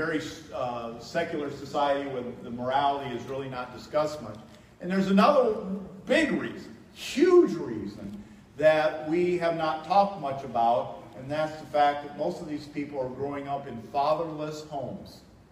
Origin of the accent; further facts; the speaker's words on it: Fort Wayne, Indiana, United States; Fort Wayne, when I grew up in Fort Wayne, I think they had 10 murders in the entire year when I grew up in Fort Wayne.